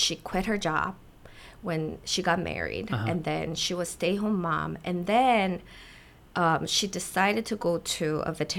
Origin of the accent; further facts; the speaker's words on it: Ulsan, South Korea; I was born in Ulsan, which is close to Busan, which is south of Korea.